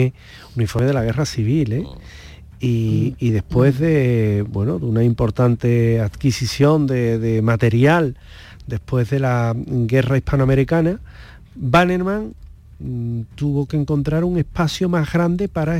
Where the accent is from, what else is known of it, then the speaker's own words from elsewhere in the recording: Scotland, United Kingdom; Pues yo soy de Escocia, entonces un castillo escocés.